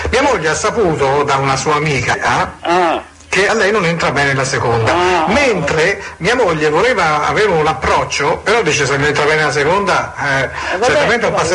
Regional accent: Florence, Tuscany, Italy; Sì, sono fiorentino, allora.

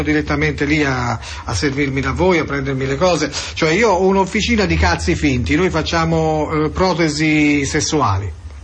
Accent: Florence, Tuscany, Italy; Ma io sono di Firenze

